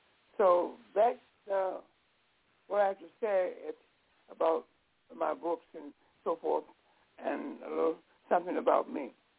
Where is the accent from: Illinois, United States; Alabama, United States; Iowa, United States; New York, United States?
Illinois, United States; Chicago; I was born and miseducated in Chicago. This is where I live and have been living all my life.